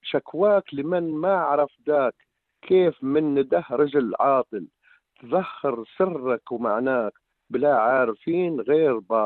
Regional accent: Hun, Jufra District, Libya; مشهورة في لندن تصدر هذه من بلدتنا من هون

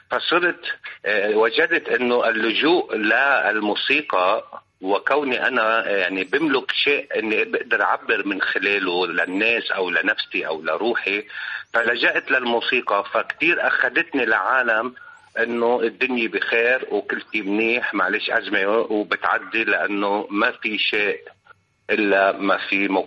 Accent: Syria; وأنا سوري

